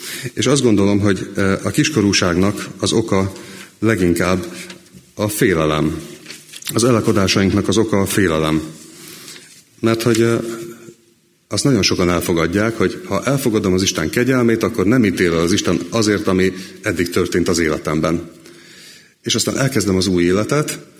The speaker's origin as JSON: {"language": "Hungarian", "region": "Budapest", "country": "Hungary", "tie": "born there", "said": "1983. május 13-án születtem Budapesten, a Szabolcs utcába, természetes úton születtem"}